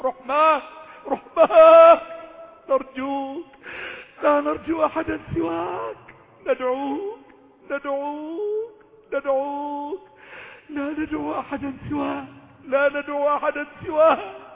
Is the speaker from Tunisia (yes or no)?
no; Egypt; اللهم احفظ بلدنا مصر،